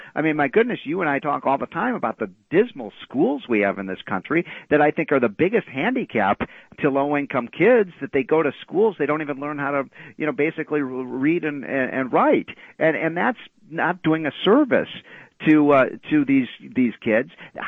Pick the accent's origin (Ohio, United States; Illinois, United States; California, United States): Illinois, United States; My home state of Illinois keeps raising taxes.